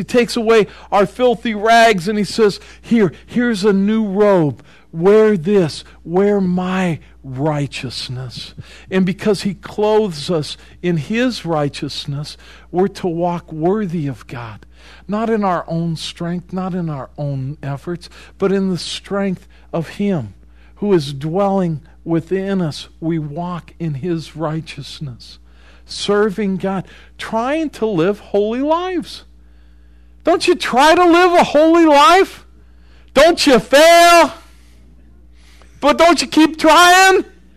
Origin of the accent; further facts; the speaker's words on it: Canada; I'm Canadian. I'm speaking to all you Canadians now, eh?